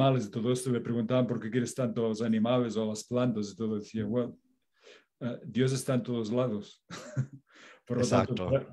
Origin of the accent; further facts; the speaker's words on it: Catalonia, Spain; yo soy catalán de España y vine a América y aquí me quedé